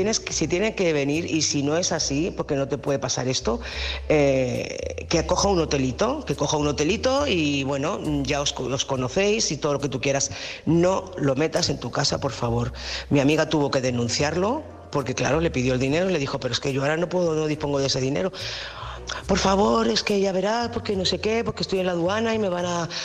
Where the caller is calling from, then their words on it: Tarragona, Catalonia, Spain; de Tarragona.